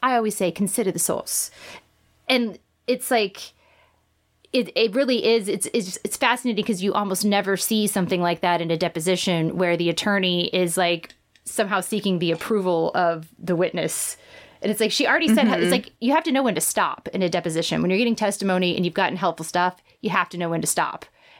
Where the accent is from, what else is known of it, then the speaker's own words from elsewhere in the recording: Midwest, United States; I'm from the Midwest where people do stop